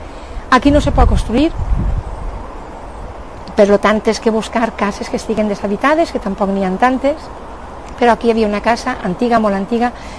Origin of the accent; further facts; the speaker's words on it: Castellar-Oliveral, Valencian Community, Spain; born there; Jo sóc nascuda en Castellar Oliveral, a més soy nascuda en l'alqueria de mos pares, en la Torreta.